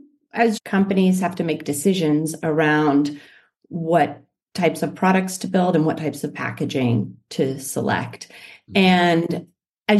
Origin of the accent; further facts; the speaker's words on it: California, United States; I grew up in California in Silicon Valley and moved back to Silicon Valley.